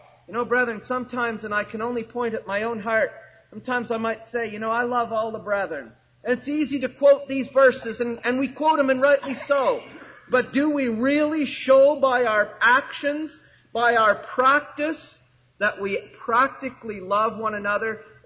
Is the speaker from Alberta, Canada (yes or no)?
no; Smiths Falls, Ontario, Canada; If somebody looks on in Smiths Falls, my hometown, and they look at believers in Smiths Falls